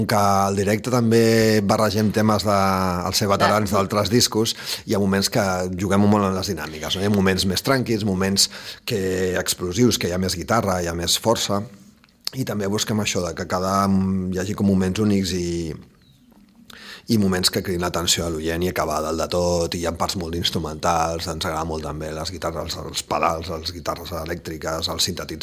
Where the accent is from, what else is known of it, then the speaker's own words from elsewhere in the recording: Sitges, Catalonia, Spain; now in Ribes, Spain; Jo, que sóc de Sitges també, però ara visc a Ribes.